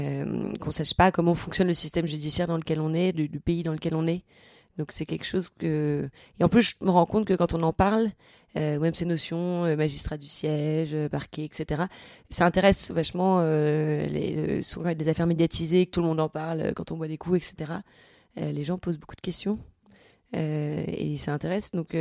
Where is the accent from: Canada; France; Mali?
France; Toulouse, Occitanie; Oui, moi je viens de Toulouse, oui. et donc j'ai fait après mon bac, je suis rentrée à la fac de droit à Toulouse. J'ai fait mes 2 premières années à Toulouse.